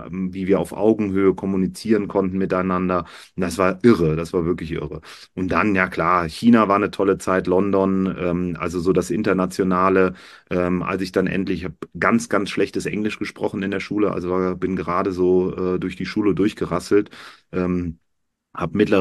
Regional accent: Cologne, North Rhine-Westphalia, Germany; born there; Ich bin ein gebürtiger Kölner, wollte immer in die Heimat zurück

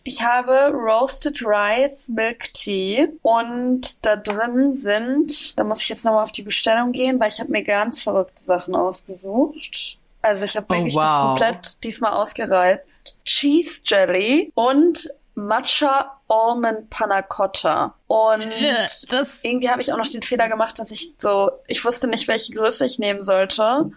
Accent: Bielefeld, North Rhine-Westphalia, Germany; es gibt so einen Sushi-Laden in meiner Heimatstadt in Bielefeld.

